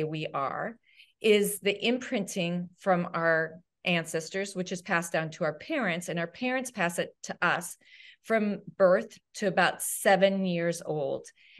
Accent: Wyoming, United States; I grew up out in Wyoming, and I'd walk out to the field and just hold my hands out and the horses would come.

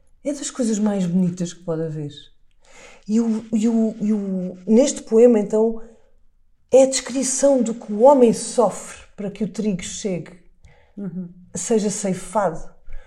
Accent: Azores, Portugal; Sim, os Açores são o meu chão, mas eu no Alentejo sinto-me mesmo muito bem, muito em casa.

